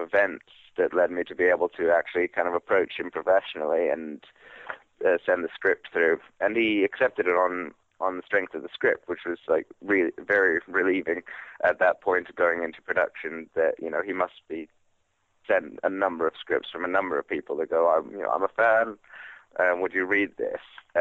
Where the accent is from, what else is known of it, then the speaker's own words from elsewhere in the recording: Canada; I was 10 when Colin left, but I grew up in Canada